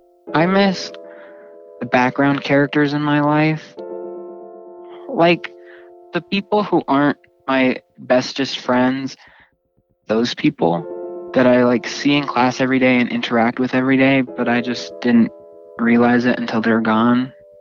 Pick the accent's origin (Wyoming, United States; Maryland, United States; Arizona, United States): Wyoming, United States; Evanston; I'm from Evanston, Wyoming.